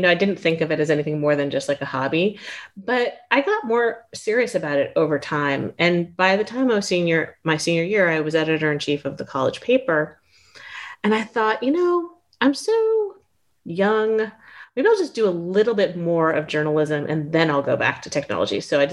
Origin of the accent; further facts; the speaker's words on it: Palo Alto, California, United States; I grew up in Palo Alto, and my parents were both programmers, early days of technology.